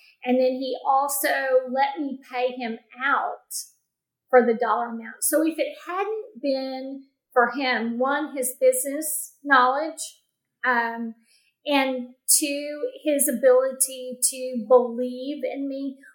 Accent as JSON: {"language": "English", "region": "Texas", "country": "United States", "tie": "born or raised there", "said": "which I grew up in the Metroplex. No one I knew wore cowboy boots."}